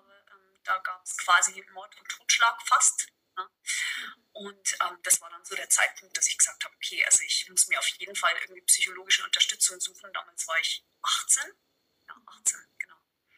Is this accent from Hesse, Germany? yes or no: no; Mainburg, Bavaria, Germany; Ich bin aus Mainburg und man kann sagen, ich hatte nicht die einfachste Kindheit.